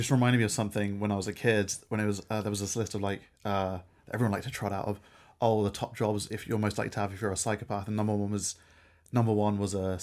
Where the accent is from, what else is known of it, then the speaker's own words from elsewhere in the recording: United Kingdom; as a Brit, as someone who grew up in the UK